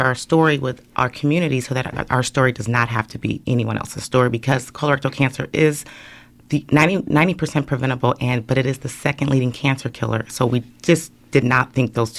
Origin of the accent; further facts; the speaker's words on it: Los Angeles, California, United States; now in Portland, United States; He did not care that he moved to Portland because we are originally from Los Angeles.